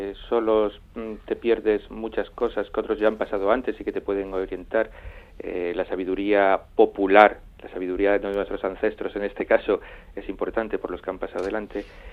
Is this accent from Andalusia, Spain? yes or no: yes; Andalusia, Spain; soy andaluz y nos vamos a que se hinche de tocar el tambor en las procesiones de mi pueblo.